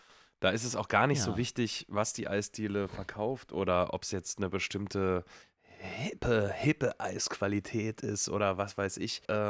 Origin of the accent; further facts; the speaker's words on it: Baden-Württemberg, Germany; Ja, ist ja eine Erfindung aus meinem Heimatbundesland.